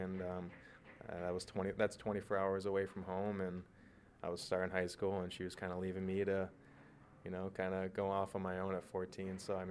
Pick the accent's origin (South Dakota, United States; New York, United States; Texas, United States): South Dakota, United States; Sioux Falls; always knew I like kind of was a little bit better than some of my peers growing up in Sioux Falls, but that was Sioux Falls